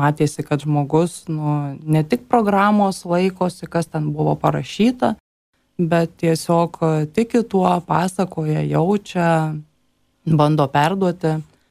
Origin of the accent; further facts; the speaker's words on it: Kybartai, Marijampolė County, Lithuania; Aš esu ne kaunietė, esu iš Kybartų ir tam mažam miestelį